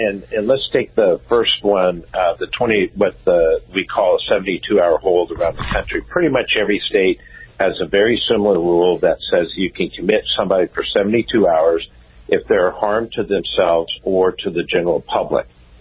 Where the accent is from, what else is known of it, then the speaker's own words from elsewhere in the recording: Texas, United States; like in Texas, my home state.